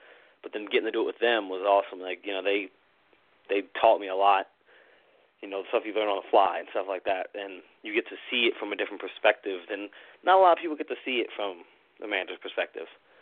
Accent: Clifton, United States; And I grew up in Clifton, so Corian Avenue was a 5-10 minute drive.

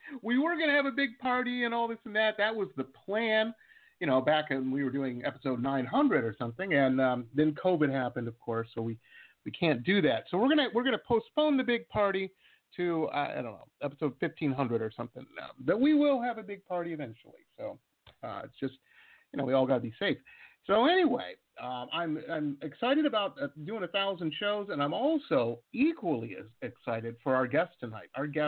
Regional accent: Detroit, Michigan, United States; I grew up in Metro Detroit, so that was I was kind of surrounded when I was a kid, a youngster coming up, you know, with Motown, of course, and all of the influence of that.

